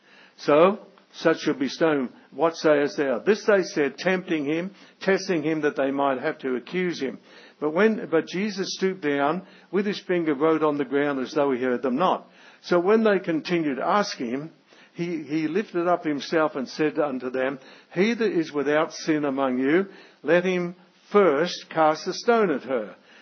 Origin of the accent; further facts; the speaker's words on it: Australia; Now, being an Australian, I ask the awkward questions.